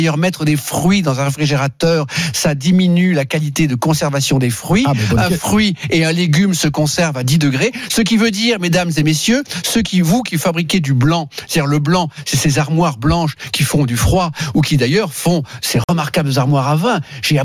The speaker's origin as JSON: {"language": "French", "town": "Lugano", "region": "Ticino", "country": "Switzerland", "said": "je suis d'ailleurs de Lugano-Locarno, dans le Tessin suisse."}